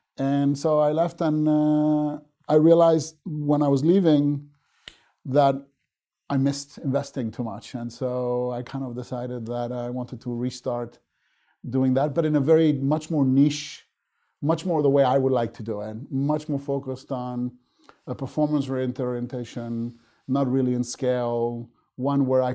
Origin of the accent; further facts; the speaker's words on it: Spain; because I grew up in Spain, I spoke the languages of most of the region